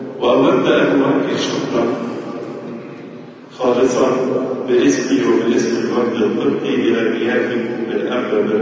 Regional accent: Egypt

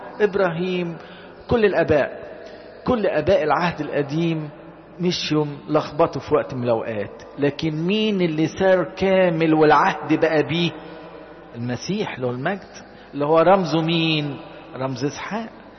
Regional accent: Egypt; احنا عندنا في مصر هنا السبوع عملوه 7 أيام

